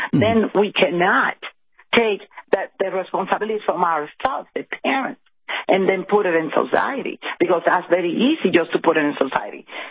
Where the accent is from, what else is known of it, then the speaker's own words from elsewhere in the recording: Dominican Republic; moved away as an adult; even though I came from the Dominican Republic with a law degree already, but I know that I have to start from the beginning. Because I come from a country and I have to adapt to that other country that we learn to love.